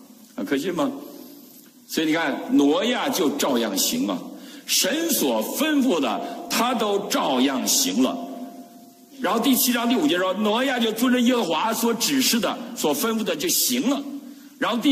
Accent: China; 尤其我们在中国无神论教育长大的时候

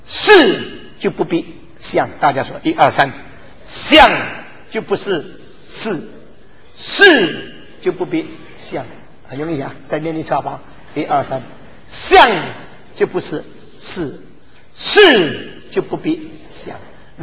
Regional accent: Fuzhou, Fujian, China; 我们福州人呢

